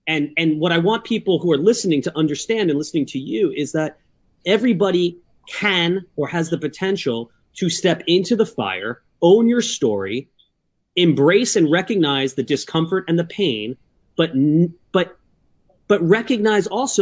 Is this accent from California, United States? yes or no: no; New York City, New York, United States; it conjures up just growing up in New York City.